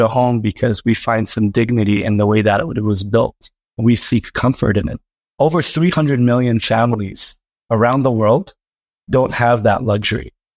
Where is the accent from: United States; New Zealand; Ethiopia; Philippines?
Ethiopia; Addis Ababa; So I grew up in a city. I grew up in Addis Ababa, Ethiopia. And I remember growing up, it being a fairly small city where everyone knew everyone.